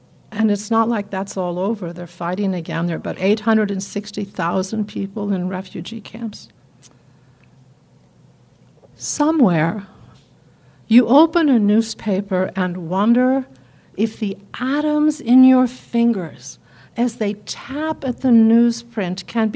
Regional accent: Los Angeles, California, United States; So this is a more personal one. I grew up in Los Angeles.

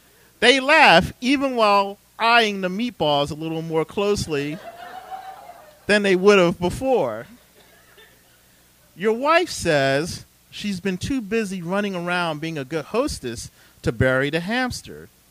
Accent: Philadelphia, Pennsylvania, United States; just from growing up in West Philadelphia

